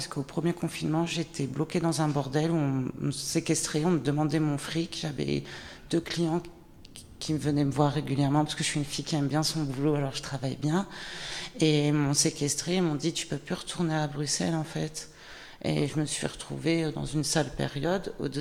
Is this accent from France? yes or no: yes; France; j'ai 39 ans, je suis originaire de France